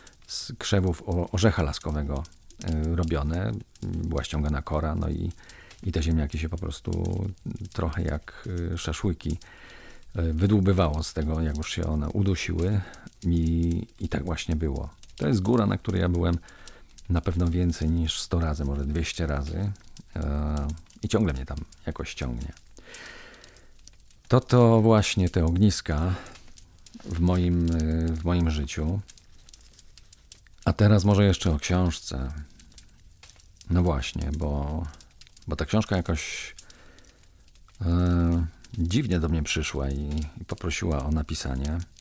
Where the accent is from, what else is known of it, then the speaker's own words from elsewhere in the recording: Kozy, Silesian Voivodeship, Poland; Ja się urodziłem u stóp Beskidu Małego, zresztą tak się ułożyło moje życie, że praktycznie większość tego życia mieszkałem u stóp Beskidu Małego w różnych miejscach i nadal teraz też u stóp Beskidu Małego mieszkam, ale wtedy z mojej rodzinnej wioski w Kozach